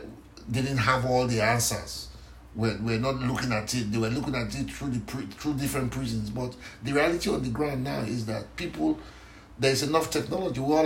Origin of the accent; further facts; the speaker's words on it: Nigeria; I am a Nigerian, but I haven't been to the North to experience the North.